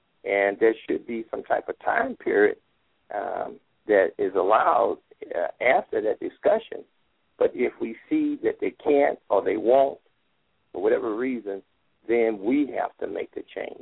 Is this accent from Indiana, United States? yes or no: no; Mississippi, United States; We used to have a saying down in Mississippi, from my home state, that is